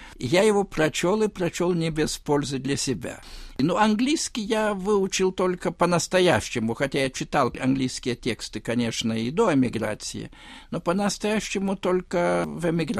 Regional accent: Vilnius, Vilnius County, Lithuania; Russian is a second language; Ну, вы знаете, я выучил русский в возрасте лет этак 10. Ну, Вильнюс был тогда, сейчас это не так, но тогда он был в значительной степени русскоговорящим городом. Я просто играл на улице с русскими ребятишками

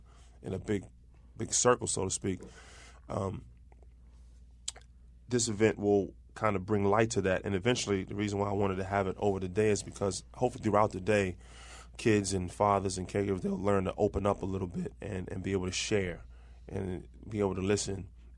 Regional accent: Maryland, United States; Perkins Homes. Yeah. And then I moved to Somerset during my high school

